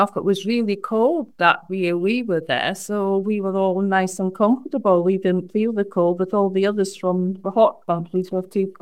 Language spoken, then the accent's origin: English; Scotland, United Kingdom; born there; as you can tell by my accent, I was actually born in Scotland.